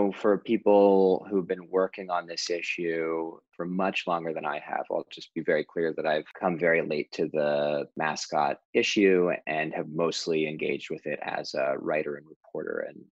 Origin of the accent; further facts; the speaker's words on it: Oakland, California, United States; I grew up in Oakland, Oakland, California, which is, you know, a Black Mecca in its own right.